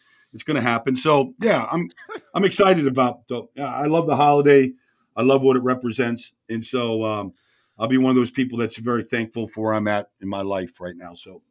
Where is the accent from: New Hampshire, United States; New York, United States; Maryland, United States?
New York, United States; I'm from New York, get to go home to New York